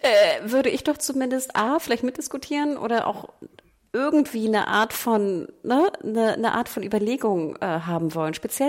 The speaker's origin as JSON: {"language": "German", "region": "Hamburg", "country": "Germany", "said": "Also ich weiß nicht, als Hamburgerin würde ich sagen, ich habe immer einen Schirm dabei."}